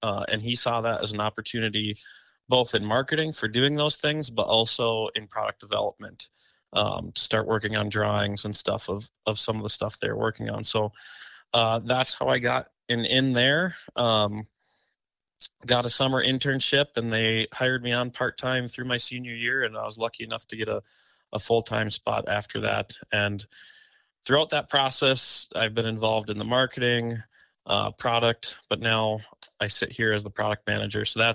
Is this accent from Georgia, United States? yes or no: no; St. Cloud, Minnesota, United States; I grew up in St. Cloud, Minnesota, so central Minnesota, but my family vacationed up north.